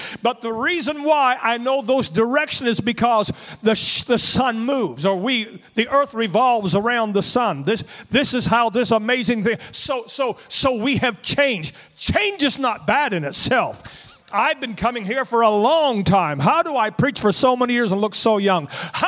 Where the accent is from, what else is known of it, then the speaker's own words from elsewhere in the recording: Canada; but I'm a Canadian and I can't.